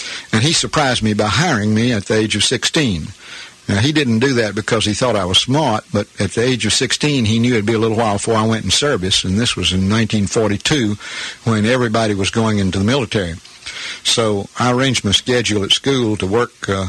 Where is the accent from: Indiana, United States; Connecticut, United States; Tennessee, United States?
Tennessee, United States; Chattanooga; I grew up out in Glenwood, and we had a wonderful school out there. It was the prettiest school in Chattanooga, but it's gone now.